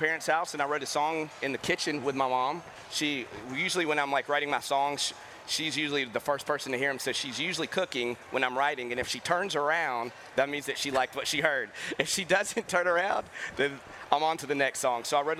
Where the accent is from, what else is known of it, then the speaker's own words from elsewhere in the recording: the South, United States; So growing up in the South, we did all these things that I talk about in the song.